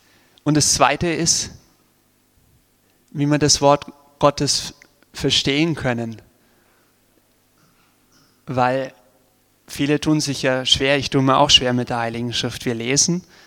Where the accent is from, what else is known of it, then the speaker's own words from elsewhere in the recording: Augsburg, Bavaria, Germany; ich komme ursprünglich aus Augsburg, also bin ein Schwäble.